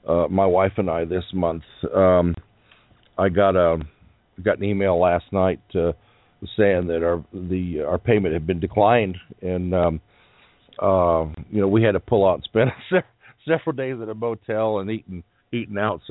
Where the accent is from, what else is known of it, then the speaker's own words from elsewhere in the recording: California, United States; And you know, growing up in California back in the '60s, it was a great place.